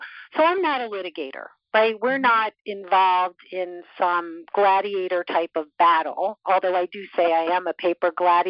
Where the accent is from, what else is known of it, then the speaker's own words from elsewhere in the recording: Canada; born there; And maybe it's the fact that I'm Canadian at heart. So I was born in Canada.